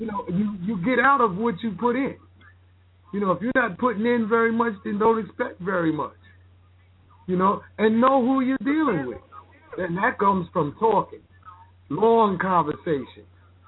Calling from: New York, United States; I'm from New York.

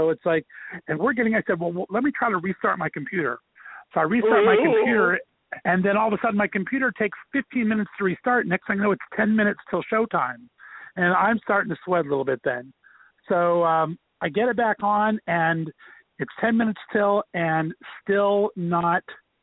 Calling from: Ohio, United States; So I have the fate of my show and the engineering all happening in L.A. while I'm calling in from Ohio.

